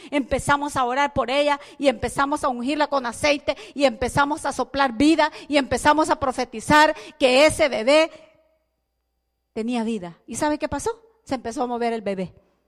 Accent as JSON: {"language": "Spanish", "country": "El Salvador", "said": "yo vengo, mire, desde El Salvador, es lejos. No vengo desde Tampa, aquí, vengo desde El Salvador"}